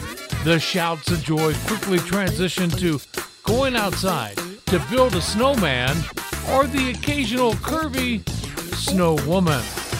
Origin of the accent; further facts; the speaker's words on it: Memphis, Tennessee, United States; I grew up in Memphis, Tennessee, where a snowstorm was not unheard of, but it was unusual.